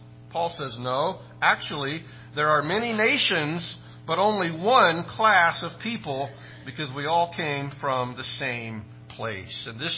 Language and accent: English; Nacogdoches, Texas, United States; born there